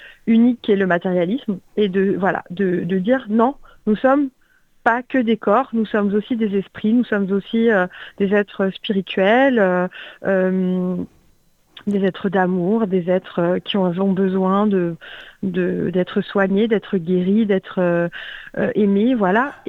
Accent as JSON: {"language": "French", "country": "France", "tie": "born or raised there", "said": "moi j'ai grandi en France. J'ai pas beaucoup bougé quand j'étais petite."}